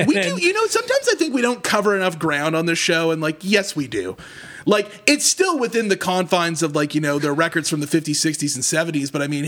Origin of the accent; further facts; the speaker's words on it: Canada; As Canadian people, we have nothing to do with.